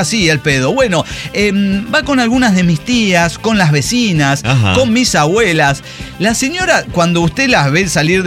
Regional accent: Azul, Buenos Aires Province, Argentina; born there; nací en Azul, Buenos Aires, Argentina

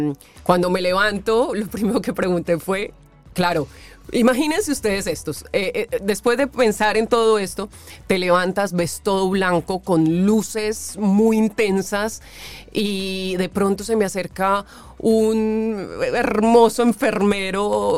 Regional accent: Colombia; Colombia es un sitio que es mundialmente conocido por la cirugía plástica y no podía entender cómo en mi país no se estaba hablando de esto

